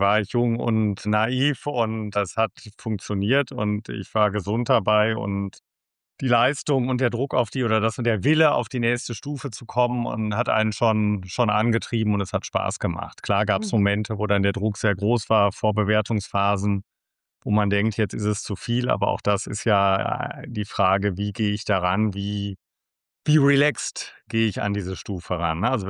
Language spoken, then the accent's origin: German; North Rhine-Westphalia, Germany